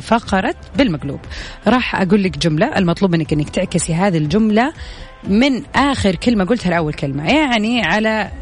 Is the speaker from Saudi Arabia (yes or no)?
yes; Jeddah, Makkah Province, Saudi Arabia; برضو هذا شيء يعني متعارف عليه عندنا في جدة